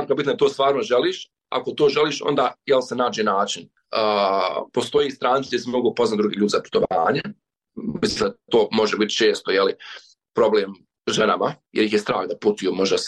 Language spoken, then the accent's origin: Bosnian; Bosnia & Herzegovina; ja sam iz Bosne i Hercegovine